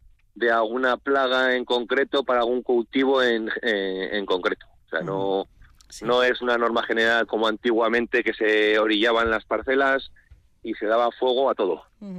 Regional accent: Treviño, Castile and León, Spain; yo soy de Treviño

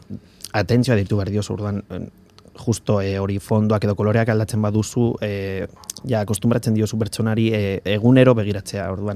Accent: Basauri, Basque Country, Spain; born there; Bertan, jaio nintzen, izan daiteko horrela, bai.

